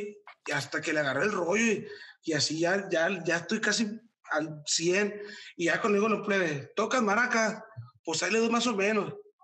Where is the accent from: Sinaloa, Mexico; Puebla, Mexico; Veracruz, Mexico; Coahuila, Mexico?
Sinaloa, Mexico; Isla de la Piedra; Pero yo soy de la Isla de la Piedra y aquí tengo mi propia playa en la isla.